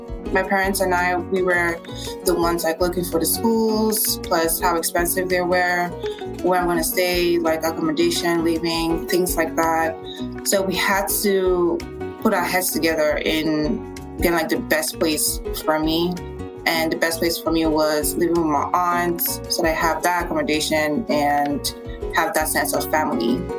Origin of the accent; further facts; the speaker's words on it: Nigeria; now in United States; I'm from Nigeria. I've been here for about 5 years